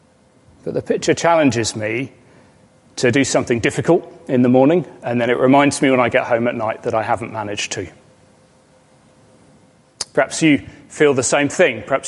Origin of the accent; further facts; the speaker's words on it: Massachusetts, United States; I was born in Massachusetts on Cape Cod on the east coast of the United States.